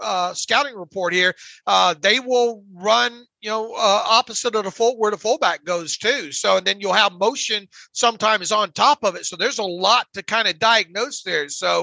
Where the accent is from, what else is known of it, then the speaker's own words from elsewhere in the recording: Florida, United States; growing up in Northwest Florida, when I grew up, obviously the Steelers, got into prominence in late 70s